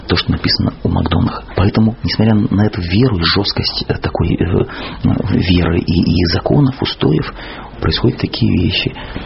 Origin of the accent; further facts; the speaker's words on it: Russia; Мы сказали, что мы из театра, из России.